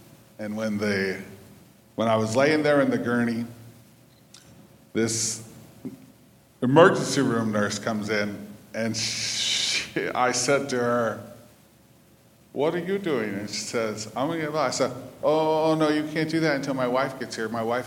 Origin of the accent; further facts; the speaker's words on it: Texas, United States; I'm from West Texas. I've never been sick. And I'm not going to be sick now.